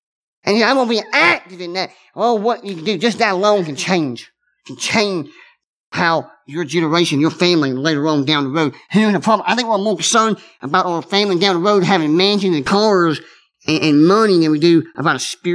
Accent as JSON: {"language": "English", "region": "Alabama", "country": "United States", "tie": "born or raised there", "said": "Now, I'm not a big hunter, but I grew up in Alabama, and I did used to deer hunt some."}